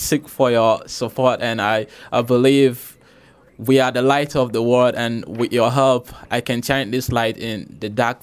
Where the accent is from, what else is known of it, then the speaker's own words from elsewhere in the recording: Nigeria; I'm from Nigeria. I was an exchange student in 2012. Was hosted here in Aledo. Went to Mercer County High School